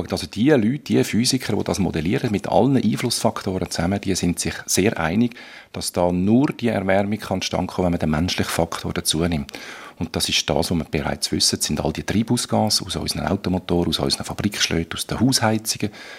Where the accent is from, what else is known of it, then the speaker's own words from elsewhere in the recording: Switzerland; Das ist bei uns in der Schweiz schon längstens Realität.